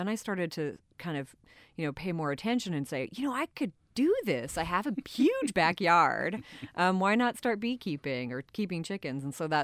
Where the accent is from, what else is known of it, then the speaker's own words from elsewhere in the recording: Shelton, Washington, United States; So I grew up for the most part from ages 6 to 18 in Shelton, Washington, which is a little logging town in the Olympic Peninsula of Washington State.